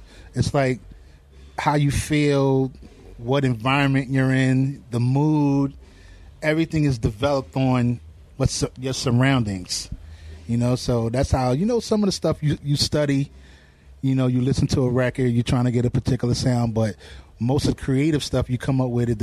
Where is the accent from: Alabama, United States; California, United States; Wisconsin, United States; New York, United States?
New York, United States; Hollis; growing up in Hollis, you know, being around … you're around a lot of people.